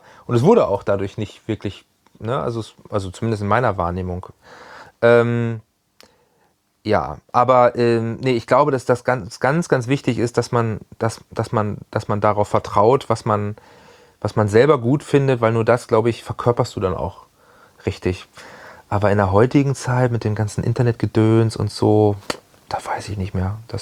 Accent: Hanover, Lower Saxony, Germany; bin ja auch aus Hannover nie wirklich weggekommen, hatte hier immer eine Base

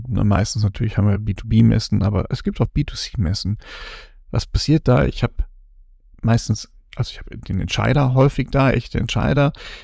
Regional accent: Cologne, North Rhine-Westphalia, Germany; Für mich als Kölner total wichtig

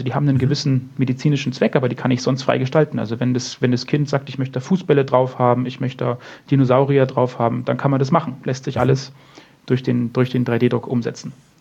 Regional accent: Munich, Bavaria, Germany; born or raised there

